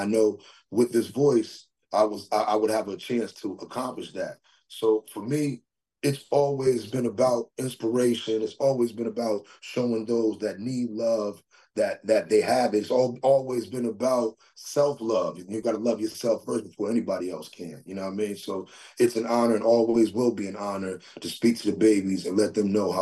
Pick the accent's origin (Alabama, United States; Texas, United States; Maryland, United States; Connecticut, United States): Connecticut, United States; Norwalk; small Connecticut, small Norwalk. I'm from Norwalk, you know